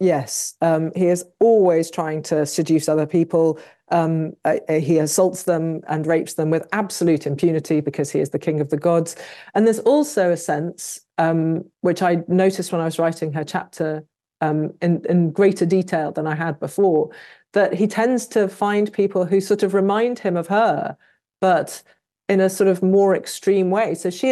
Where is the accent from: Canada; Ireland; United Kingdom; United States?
United Kingdom; Birmingham, West Midlands; But that's because I grew up in Birmingham in the Midlands in England, and there's nothing dangerous there at all.